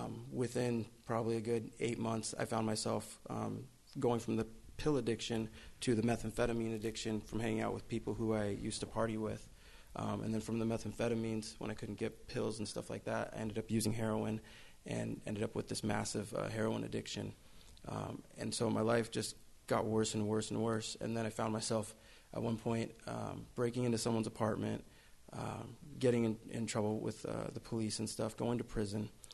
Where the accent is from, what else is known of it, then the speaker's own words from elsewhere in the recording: Everett, Washington, United States; I'm from Everett, like the Everett, Seattle area.